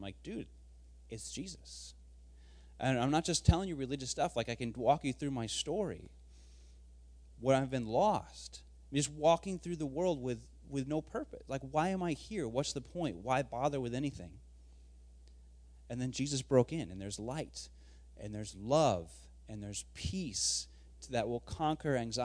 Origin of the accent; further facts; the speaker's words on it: Michigan, United States; I grew up in Michigan. Public schools were fine.